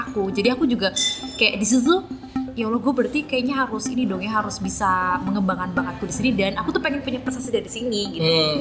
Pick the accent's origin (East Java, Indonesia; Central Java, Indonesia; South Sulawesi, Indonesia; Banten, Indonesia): Central Java, Indonesia; Tegal; gue sebagai anak Tegal ya daerah gitu ya